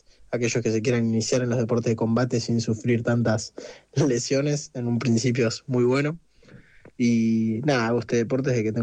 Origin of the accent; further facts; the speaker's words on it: Mar del Plata, Buenos Aires Province, Argentina; soy de Mar del Plata, tengo 23 años